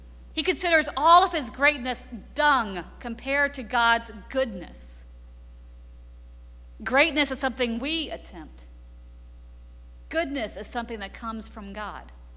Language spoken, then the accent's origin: English; the South, United States; I'm from the South, but I failed the quiz because of one question.